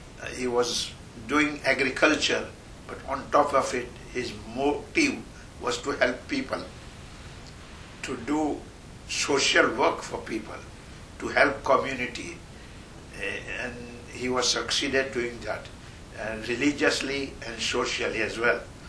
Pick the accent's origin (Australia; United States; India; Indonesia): India; Tarkeshwar, Gujarat; I'm from Tarkeshwar village, which is 40 miles away from Surat, the city.